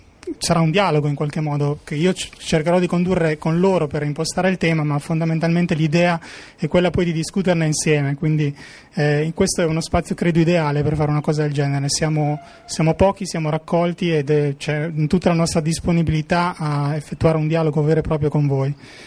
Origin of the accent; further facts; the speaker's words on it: Trieste, Friuli-Venezia Giulia, Italy; vengo da Trieste, lavoro alla Sissa, sono un fisico di formazione